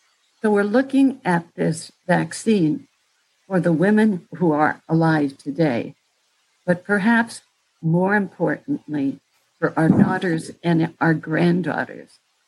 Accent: Akron, Ohio, United States; also born or lived in Cleveland; First group was a group of five Greek Orthodox Christian churches in Cleveland and Akron, my hometown and my place of birth.

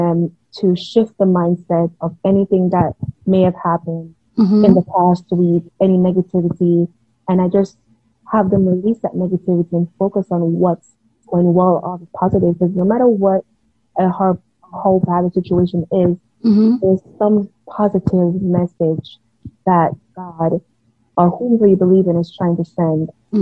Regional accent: Jamaica; also born or lived in New York City, United States; I was born in Jamaica, I was partially raised there, and I lived part of my life in NYC, the Bronx to be exact.

